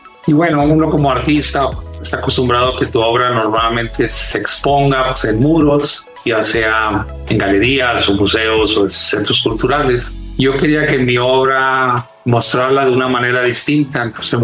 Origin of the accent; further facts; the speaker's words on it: Monclova, Coahuila, Mexico; now in Saltillo, Mexico; Sí, soy originario de Monclova, pero vivo en Saltillo